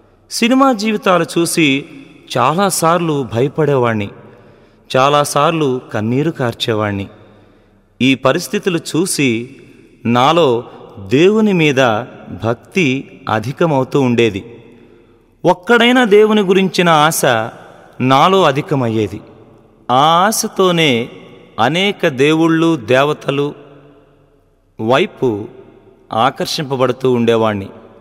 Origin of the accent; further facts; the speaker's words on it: Eluru, Andhra Pradesh, India; నేను హైందవ కుటుంబంలో పుట్టి పెరిగాను. ఊరు పశ్చిమ గోదావరి జిల్లా ఏలూరు.